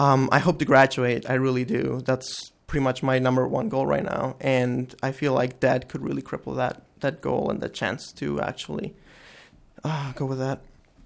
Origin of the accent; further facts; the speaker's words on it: Mexico; now in United States; I am originally from Mexico, and my family arrived here 8 years ago.